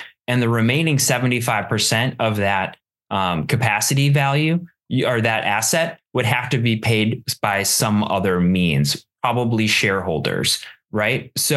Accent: Wisconsin, United States; also born or lived in Minnesota; we're from Wisconsin and Minnesota. So anything below Mason-Dixon is the South to us.

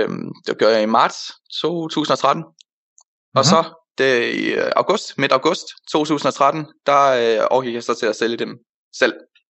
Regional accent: Odense, Region of Southern Denmark, Denmark; jeg er 21 år, og jeg er vokset op på Odense, har boet der i 17 år, og så de sidste 2 år, der har jeg studeret jura i Aarhus. Det gør jeg stadig, men for 3 måneder siden, der flyttede jeg så til København

